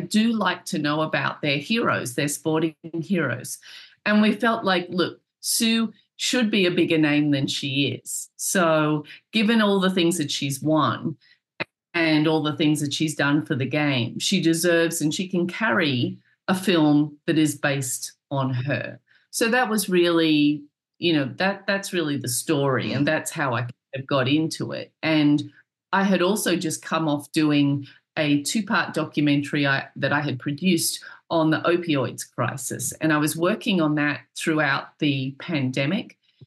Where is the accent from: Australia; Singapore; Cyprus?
Australia; also born or lived in London; now in United States; I'm Australian, but I moved to the UK. I lived there for a while in London. I then moved to New York, and I've lived in America for nearly 20 years.